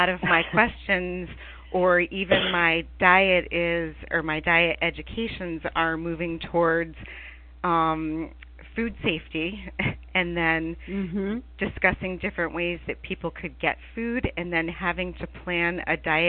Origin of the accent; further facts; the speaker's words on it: Connecticut, United States; I am from Connecticut.